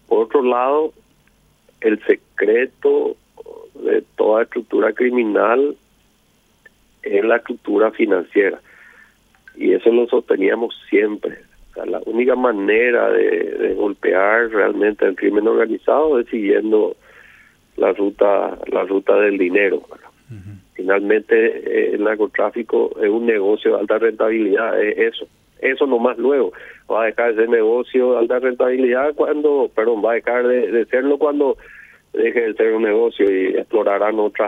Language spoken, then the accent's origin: Spanish; Paraguay; Como sociedad paraguaya